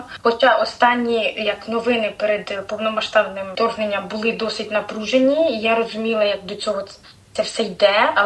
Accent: Cherkasy, Cherkasy Oblast, Ukraine; moved away as an adult; also born or lived in Cyprus; now in Darwin, Australia; Сам ми із Черкас, але в еміграції ми вже більше 12 років. Але Австралія – це наша друга країна еміграції. Перша наша еміграція була на Кіпрі. Ми там прожили 11 років. І в тому році, в 24-му, в лютому місяці, ми приїхали в Австралію.

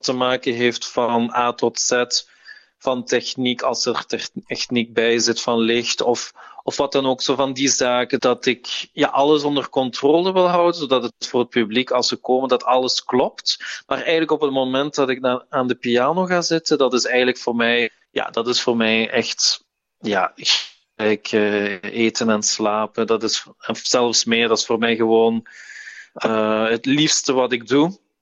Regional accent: Dilsen-Stokkem, Limburg, Belgium; also born or lived in Maaseik; ik ben geboren in Mazeik. Ik heb ook altijd opgegroeid in de buurt van Mazeik, in Dilze-Stockum.

